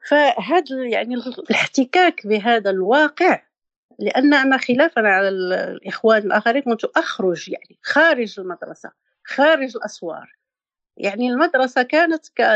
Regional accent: Casablanca, Casablanca-Settat, Morocco; نشأت في، ليس في الدار البيضاء بالضبط، ولكن في حي يسمى حي الأميرة للمريم أو حي للمريم آنذاك، يعني كان حيا خارج خريطة الدار البيضاء، لا يعترف به ولا يعرفه

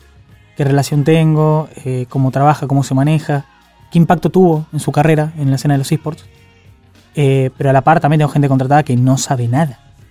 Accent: La Plata, Buenos Aires Province, Argentina; Sí, yo soy de La Plata.

